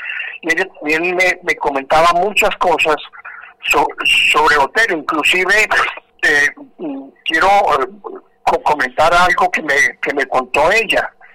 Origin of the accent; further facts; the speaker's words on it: Medellín, Antioquia, Colombia; yo soy de Medellín como él